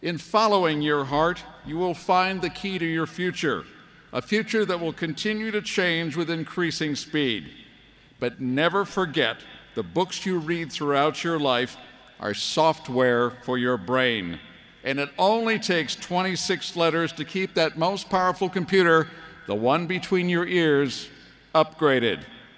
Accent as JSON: {"language": "English", "region": "Illinois", "country": "United States", "tie": "born or raised there", "said": "As a schoolboy growing up in Illinois, my imagination was also captured by two giants in American history"}